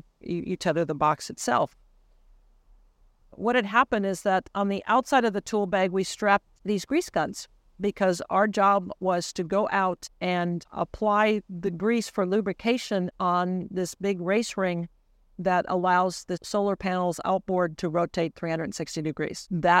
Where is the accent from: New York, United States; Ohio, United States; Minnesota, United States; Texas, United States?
Minnesota, United States; I grew up in Minnesota, and not in a big space town.